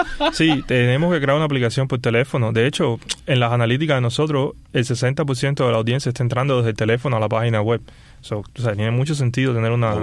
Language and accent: Spanish; Cuba; moved away; Yo me fui de Cuba hace 6-7 años.